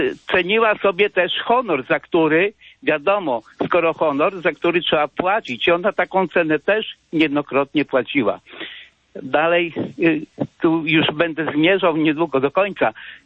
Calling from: Masovian Voivodeship, Poland; jestem z okolic Radzymina.

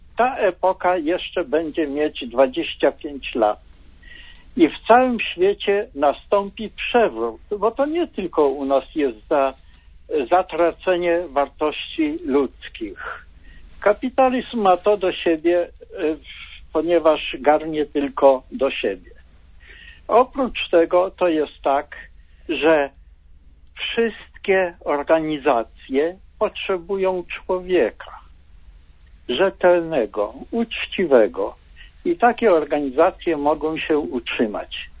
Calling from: West Pomeranian Voivodeship, Poland; Zachodniopomorskie.

